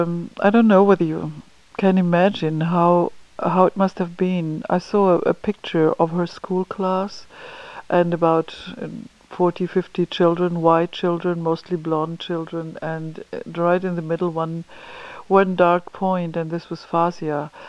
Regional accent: Germany; I'm from Germany

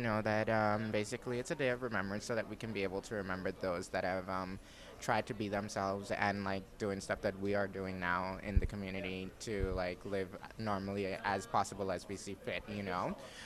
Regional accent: Bahamas; from the Bahamas.

